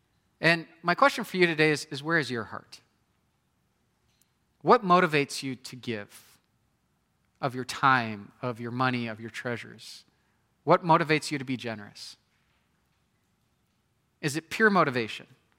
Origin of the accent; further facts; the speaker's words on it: Nebraska, United States; I grew up in Nebraska. A lot of my good friends were farmers.